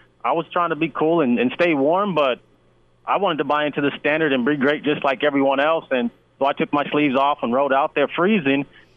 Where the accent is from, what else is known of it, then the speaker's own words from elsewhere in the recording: Los Angeles, California, United States; Well, I come from Los Angeles, so when I got to Nebraska, I mean, the cold temperatures, once they dropped to about 50 degrees, I was already freezing.